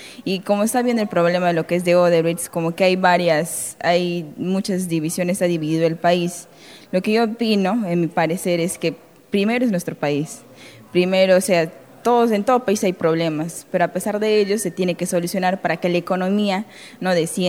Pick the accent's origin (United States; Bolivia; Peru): Peru; Iquitos, Loreto; tengo 21 años, vengo de Perú, pero la región selva, es decir, a la ciudad de Iquitos.